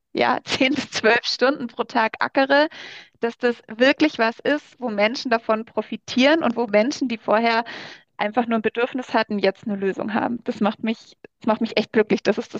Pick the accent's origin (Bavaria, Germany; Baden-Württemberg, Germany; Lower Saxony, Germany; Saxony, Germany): Bavaria, Germany; Landsberg am Lech; Landsberg am Lech. Also das ist das Örtchen, wo ich aufgewachsen bin.